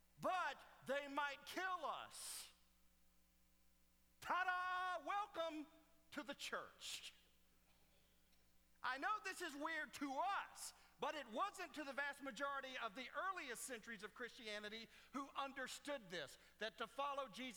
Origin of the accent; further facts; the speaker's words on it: United States; I mean, look, I'm an American too.